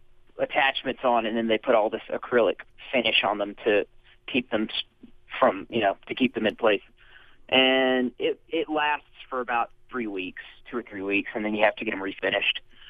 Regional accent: Nashville, Tennessee, United States; Maybe from growing up in Nashville around a lot of singer-songwriters

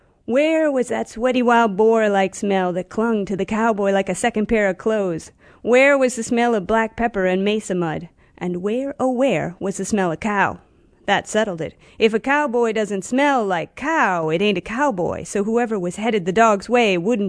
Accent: Wisconsin, United States; Well, I was a child from the Midwest when I heard the story. I was from northern Wisconsin. That's where I grew up, in a small town of 10,000.

